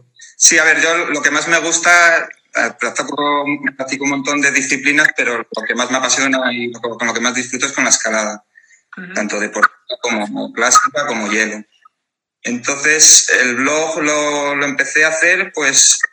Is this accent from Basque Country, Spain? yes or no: no; Benavente, Castile and León, Spain; Yo no soy de este pueblo, yo soy de Benavente, pero llevo aquí viviendo ya 12 años.